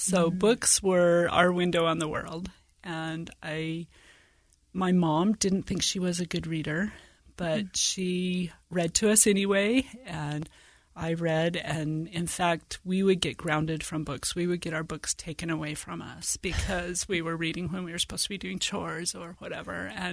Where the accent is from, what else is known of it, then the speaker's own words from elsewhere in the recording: Washington, United States; also born or lived in Virginia; And so I was born in Virginia and spent my elementary and junior high years in rural northeastern Washington, about 60 miles north of Spokane, about 40 miles south of the Canadian border.